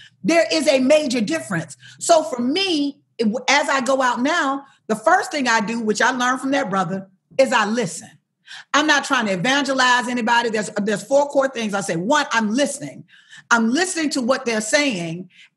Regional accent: Alabama, United States; I'm from Alabama.

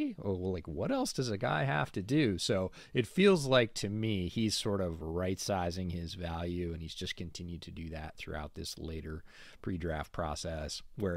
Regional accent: New York, United States; And I grew up right near Syracuse.

